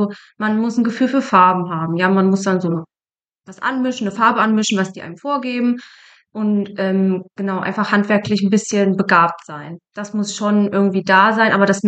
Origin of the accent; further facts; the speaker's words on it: Nordhausen, Thuringia, Germany; now in Fulda, Germany; Ich komme ursprünglich aus Nordhausen, aber wohne seit 2019 in Fulda, also in der Nähe von Fulda.